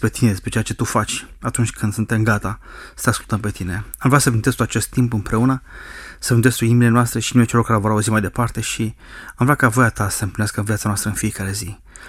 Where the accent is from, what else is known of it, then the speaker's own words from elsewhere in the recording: Constanța, Constanța County, Romania; also born or lived in Cluj; sunt din Constanța, sunt născut în Constanța, am crescut în Constanța, am făcut facultate la Cluj și după ce ne-am căsătorit ne-am întors cu soția și cu cei doi copii ai noștri, doi băieți, la Constanța.